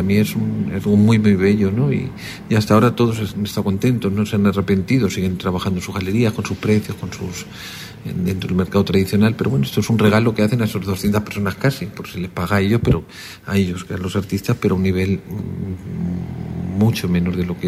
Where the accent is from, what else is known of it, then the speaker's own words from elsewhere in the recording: Spain; esa lacra que nosotros como españoles dejamos aquí